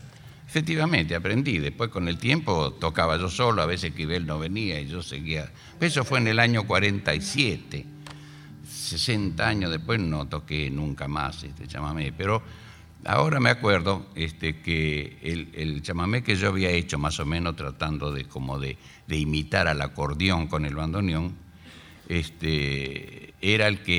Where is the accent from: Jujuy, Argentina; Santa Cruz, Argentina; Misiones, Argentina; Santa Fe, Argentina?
Santa Fe, Argentina; Alcorta; allá en el pueblito donde yo nací, el sur de Santa Fe, que se llama Alcorta